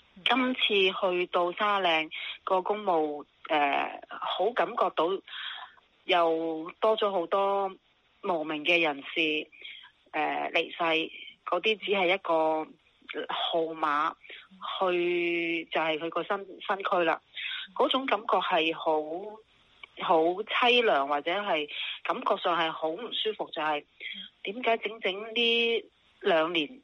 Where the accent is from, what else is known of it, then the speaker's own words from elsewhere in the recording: Hong Kong; 只要我哋香港人喺海外留有一点血脉，哪怕只系一个少数嘅香港人，但系我哋嘅广东话，我哋嘅香港文化，继续喺外地有呢一班人